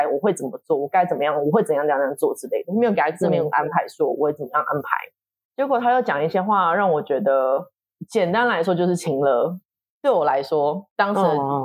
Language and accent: Chinese; Taiwan; 因为我觉得我们是台湾人的时候